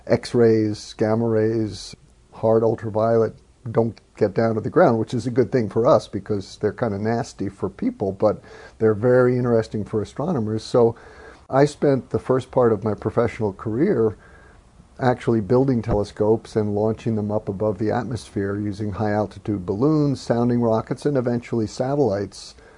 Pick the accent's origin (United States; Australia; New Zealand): United States; New York City, New York; Well, I grew up in New York City in the suburbs of New York, and my dad used to take me pretty regularly to the planetarium.